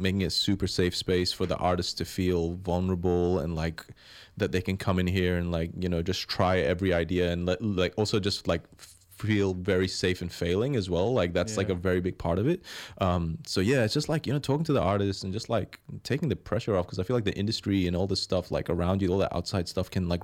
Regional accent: New Zealand; my high school experience as a Kiwi Iraqi kid

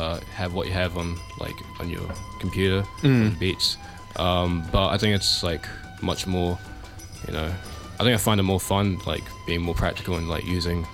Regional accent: Auckland, New Zealand; I'm from Auckland, New Zealand. And I rap and produce.

